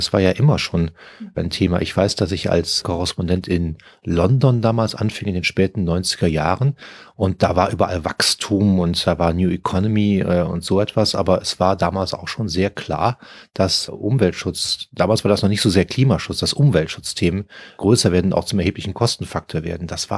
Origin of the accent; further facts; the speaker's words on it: Cologne, North Rhine-Westphalia, Germany; meiner Heimatstadt Köln